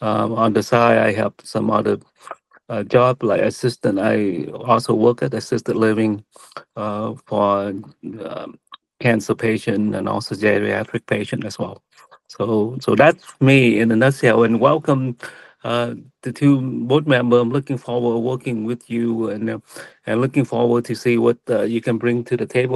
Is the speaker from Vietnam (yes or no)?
yes; Vietnam; English is a second language; now in United States; Well, I come from Vietnam. I was adopted in 1975.